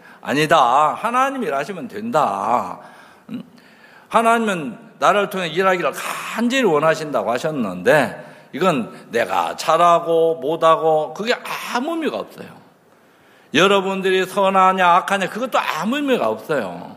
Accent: Chungcheong, South Korea; 아니 너무 얘기가 경상도 말만 빠른 게 아니고 저는 충청도인데 들으려면 저리 날아가 버리는 거예요.

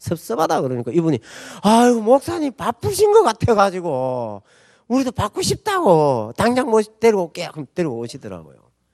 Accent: Gyeongsang, South Korea; 저 경상도 사람입니다.

